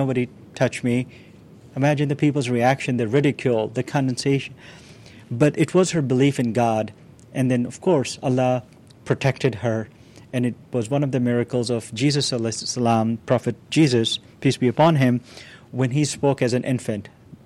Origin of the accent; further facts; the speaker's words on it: Karachi, Sindh, Pakistan; I grew up in Karachi, one of the most popular cities in the world.